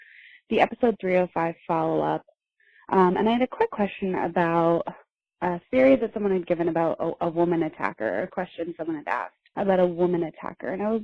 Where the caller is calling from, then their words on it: Boston, Massachusetts, United States; I'm calling from Boston.